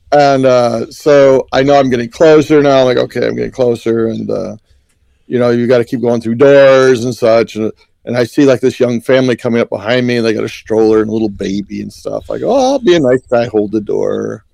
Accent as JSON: {"language": "English", "region": "New York", "country": "United States", "said": "I go by instincts. I'm from New York. And that's how we do it, by instincts."}